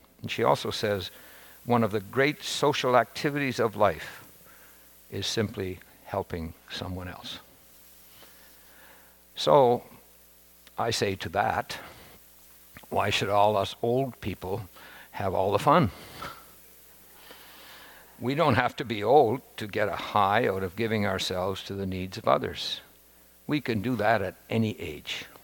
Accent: Nova Scotia, Canada; And I'm from Nova Scotia and had learned to drive in snowy conditions when I was just 14 or 15.

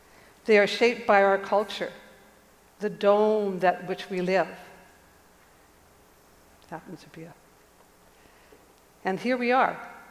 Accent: Penticton, British Columbia, Canada; born there; I was born in Canada. I was born in the 1940s. I was born in Penticton. I was born into a very conservative area.

